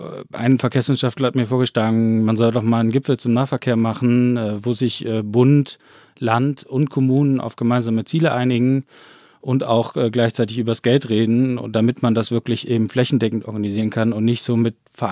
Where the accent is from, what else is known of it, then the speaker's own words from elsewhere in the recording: Cologne, North Rhine-Westphalia, Germany; Ich bin Stadtkind, ja. Also ich komme aus Köln ursprünglich.